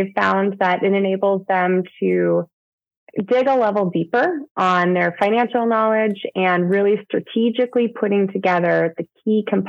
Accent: Sitka, Alaska, United States; I grew up here. I grew up in Sitka. I love it.

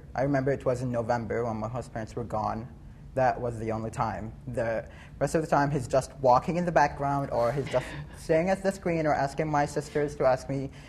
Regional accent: Bahrain; English is a second language; now in Juneau, United States; I'm 16 years old. I'm from Bahrain, from the Middle East.

